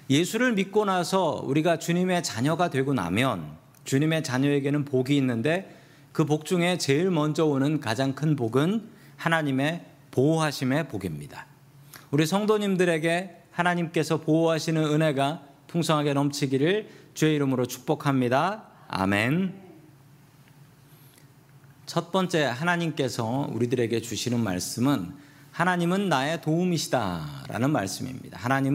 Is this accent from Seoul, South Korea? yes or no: yes; Seoul, South Korea; 제가 5살 때쯤에 있었던 일인데요. 저는 서대문에 살았습니다. 제가 이래 봬도 서울 사람입니다.